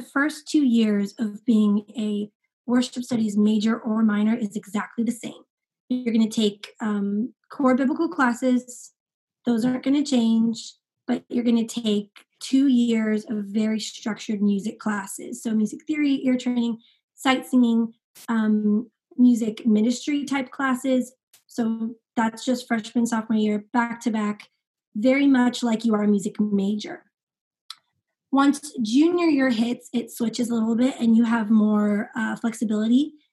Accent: Escondido, California, United States; Specifically, Escondido, California, which is outside of San Diego.

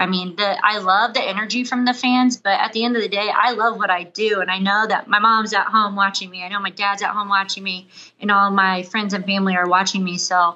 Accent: Ohio, United States; Midwest, I'm from Midwest. So the Ohio, you know, native.

